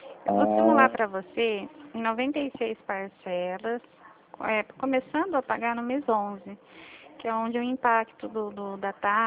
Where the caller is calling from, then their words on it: Presidente Prudente, São Paulo, Brazil; Eu falo de Presidente Prudente, São Paulo.